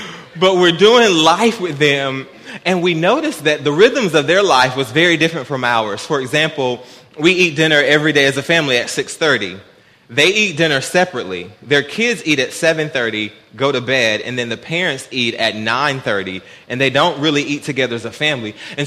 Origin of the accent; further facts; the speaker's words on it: North Carolina, United States; About a year ago, my wife and I, we moved into West Cary, and we're from North Carolina, but we moved away 2 years ago to Virginia, and then we moved back for this new job last summer.